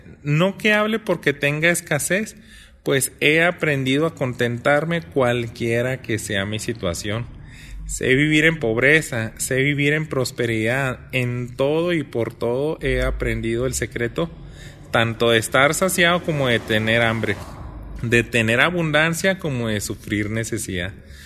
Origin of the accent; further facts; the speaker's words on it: Mexico; yo sospecho que nos tocó una cultura medio negativa, ¿no? Como mexicanos.